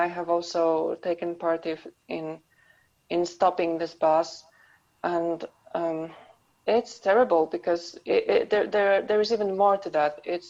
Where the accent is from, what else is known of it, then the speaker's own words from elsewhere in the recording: Subcarpathian Voivodeship, Poland; also born or lived in Krakow; now in Warsaw, Poland; I live in Warsaw. Mm-hmm. I come from Subcarpathia, which is Podkarpatia